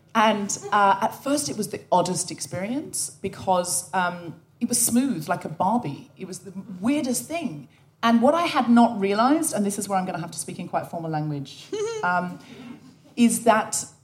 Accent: Australia; moved away as an adult; now in United Kingdom; I was born and raised in Australia. I know I don't sound especially Australian, but I read a lot of Enid Blyton as a child, and I picked up the accent from the books.

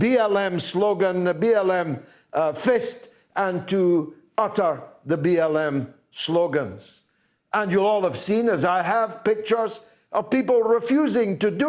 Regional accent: United Kingdom; Because I supported leaving the European Union, I'm a nativist. I'm a British nationalist. Because I believe in my own country, I'm called a racist.

